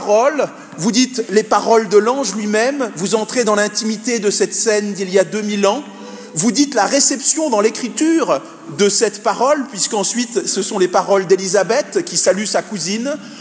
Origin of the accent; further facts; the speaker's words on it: Grand Est, France; puisque moi, je suis Lorrain.